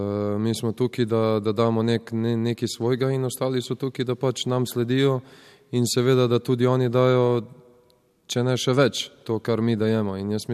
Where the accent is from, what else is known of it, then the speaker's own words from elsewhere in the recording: Southeast Slovenia, Slovenia; jaz pač prihajam iz Bele krajine, prihajam iz res nemogočih, kako se reče, ne vem kako naj bi to zdaj rekel, nemogočih razmer